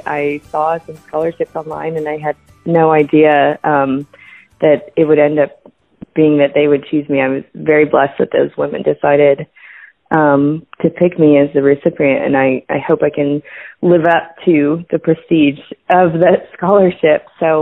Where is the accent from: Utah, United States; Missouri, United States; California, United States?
California, United States; I grew up in California in the suburbs, so it's been quite the learning experience